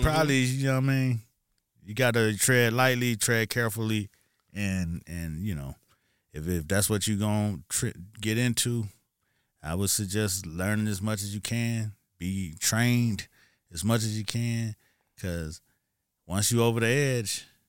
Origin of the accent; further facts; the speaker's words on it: Miami, Florida, United States; I mean, I've been around. I'm from Miami, so a lot of that shit was going around.